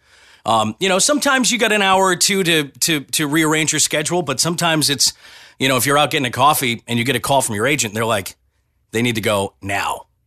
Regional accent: New Hampshire, United States; I grew up in a little town in New Hampshire. And as a kid, I loved listening to the radio.

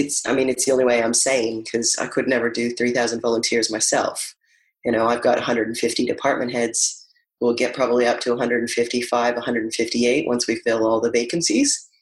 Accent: Canada; moved away; You may have picked up I have an accent. I came from Canada and back in 2003. So I have been here for some years now, 15, I guess.

